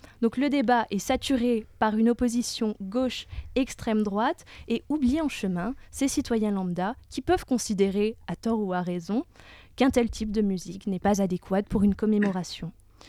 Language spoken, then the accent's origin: French; Paris, Île-de-France, France; now in Lyon, France; Alors, je viens de Paris. Je suis descendue à Lyon voir une copine il y a de ça 6 mois